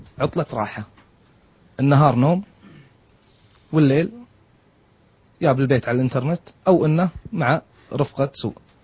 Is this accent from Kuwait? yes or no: yes; Kuwait; اللي غالب عندنا في الكويت